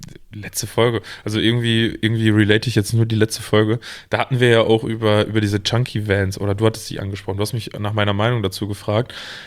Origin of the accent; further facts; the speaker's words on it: North Rhine-Westphalia, Germany; ich komme aus dem Münsterland, hier ist es das genaue Gegenteil der Fall.